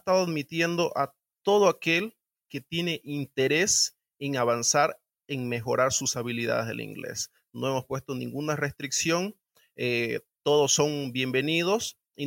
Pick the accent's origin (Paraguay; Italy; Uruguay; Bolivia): Bolivia; básicamente eso nos ponía como bolivianos en desventaja con otros continentes y otros países